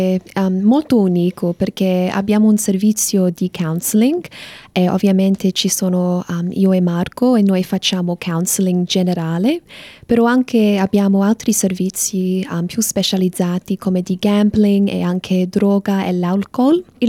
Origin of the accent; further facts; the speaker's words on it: Sydney, New South Wales, Australia; io sono cresciuta qui a Sydney, però sono da origine italiana, quindi mia mamma era nata a Catania in Sicilia e mia famiglia è stata qui per 50 anni quest'anno